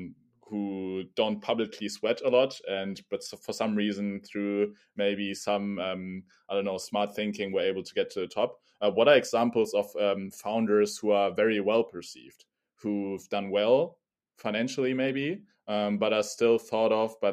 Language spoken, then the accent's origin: English; Germany; oh, I'm from Germany, but I also am Japanese